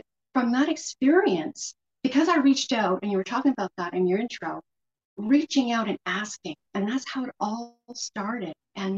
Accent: Quebec, Canada; now in Vancouver, Canada; I first moved to Vancouver. I'm from Quebec and I moved in 1989.

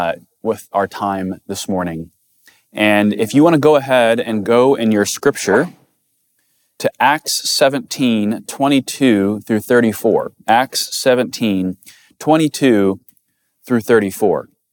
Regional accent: Jacksonville, Illinois, United States; now in Louisville, United States; I am a son of the Midwest. I am from Central Illinois, Jacksonville, Illinois, if anyone's ever heard of that, near Springfield.

